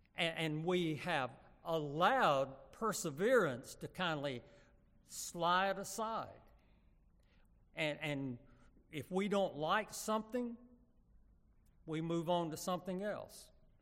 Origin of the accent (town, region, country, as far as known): Huntsville, Alabama, United States; born or raised there